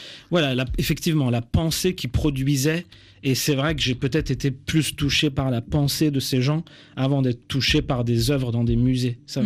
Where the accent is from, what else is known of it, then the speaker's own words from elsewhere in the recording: Île-de-France, France; pour moi, comme j'ai grandi en France, en banlieue parisienne, les musées, c'était toujours des, entre guillemets, des lieux où on était un peu obligé d'aller.